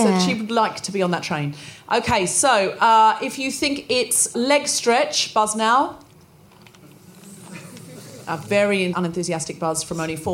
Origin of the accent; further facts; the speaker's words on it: Australia; I'm diverse because I'm a woman. I'm also Australian, adopted, and left-handed.